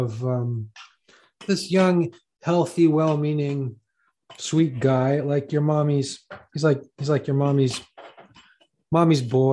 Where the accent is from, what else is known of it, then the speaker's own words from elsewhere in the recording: Ottawa, Ontario, Canada; big truckers are gonna drive into Ottawa. This is my hometown. Yes. This is my hometown, right?